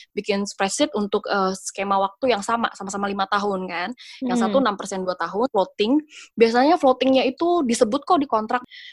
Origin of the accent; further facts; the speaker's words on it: Jakarta, Indonesia; kalau kita orang Jakarta mungkin sekitaran Jakarta mungkin susah ya untuk dapat yang benar-benar kayak perumahan gitu.